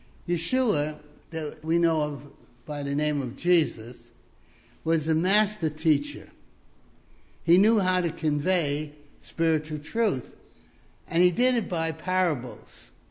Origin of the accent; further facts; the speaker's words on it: Brooklyn, New York, United States; born there; I was born in Brooklyn, New York City. So I don't know anything about sheep firsthand.